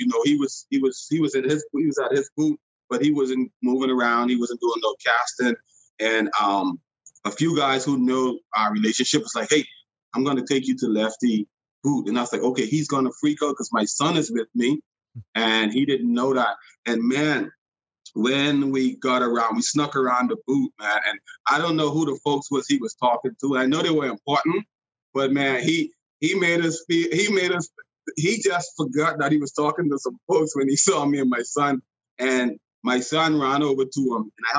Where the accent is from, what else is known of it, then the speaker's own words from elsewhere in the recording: Bahamas; I mean, even though I grew up in the Bahamas and I fished all the time, he taught me a lot of stuff.